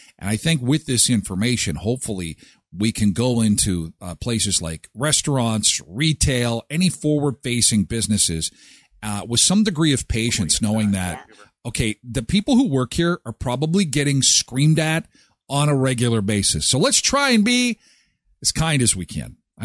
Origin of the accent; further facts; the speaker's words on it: British Columbia, Canada; Yeah, we're from the West Coast. We got no worries.